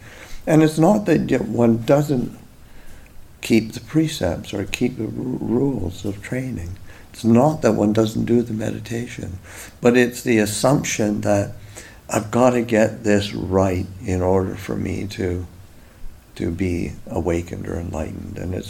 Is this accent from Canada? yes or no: yes; Canada; say like I'm Canadian, grew up Canadian